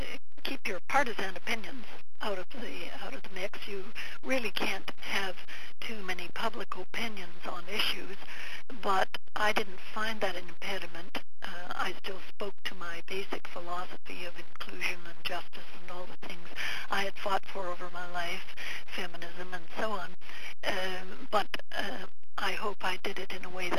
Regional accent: British Columbia, Canada; I tried to make it one that would give a rather a quick impression of who we are as British Columbians.

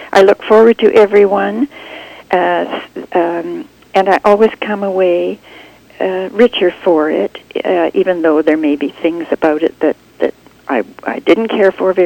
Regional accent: New Westminster, British Columbia, Canada; I was brought up in New Westminster, and in a musical family.

